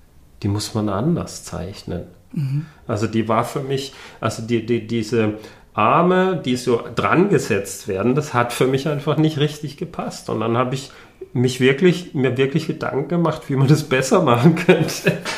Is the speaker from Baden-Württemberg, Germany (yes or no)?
yes; Baden-Württemberg, Germany; Ich bin im Schwarzwald aufgewachsen und war das so ziemlich der Einzige, der ein bisschen anders aussah.